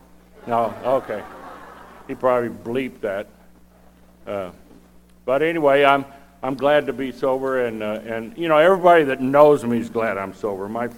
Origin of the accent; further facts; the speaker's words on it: Texas, United States; also born or lived in Oklahoma; I grew up in the Midwest, Texas, Oklahoma, Panhandle, where the men are men and the sheep are unscared. No man's land.